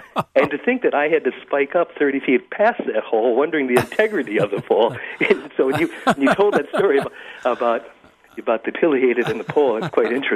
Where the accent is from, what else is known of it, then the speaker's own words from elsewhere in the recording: Decorah, Iowa, United States; right here in my hometown of Decorah, we've got some bald eagle nests right in people's backyards